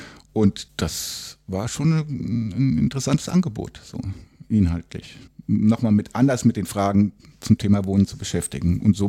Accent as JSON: {"language": "German", "town": "Koblenz", "region": "Rhineland-Palatinate", "country": "Germany", "tie": "born or raised there", "said": "Nee, ich bin am Mittelrhein aufgewachsen, in Koblenz."}